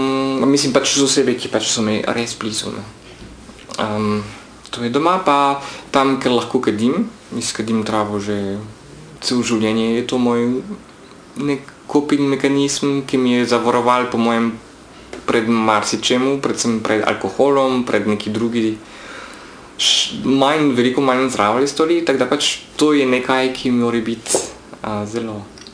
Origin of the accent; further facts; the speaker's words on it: France; now in Slovenia; sem iz Francije, sem Francozinja, ampak tukaj živim v Sloveniji že 15-16 let.